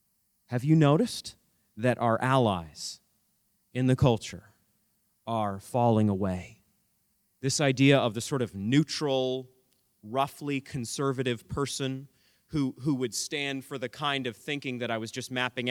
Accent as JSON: {"language": "English", "region": "Maine", "country": "United States", "tie": "born or raised there", "said": "Maine is my home state, I love Maine, I get misty-eyed just saying the word"}